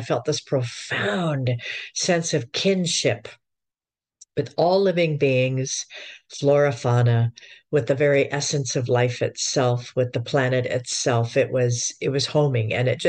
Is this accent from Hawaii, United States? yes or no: yes; Hawaii, United States; I loved the palm trees and the banyan trees. I grew up in Hawaii there, I'm speaking of.